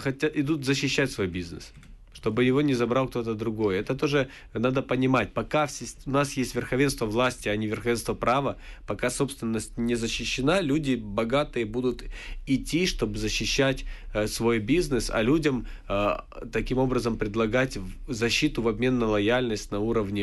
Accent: Chernivtsi, Chernivtsi Oblast, Ukraine; и чуть меньше мере, но все-таки в Черновцах, в моем родном городе.

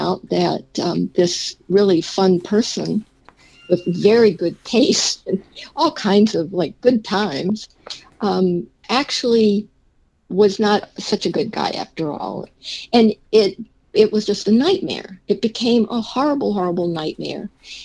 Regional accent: the South, United States; I'm from the South. And the Depression and the after effects of the Depression lasted a lot longer in the South.

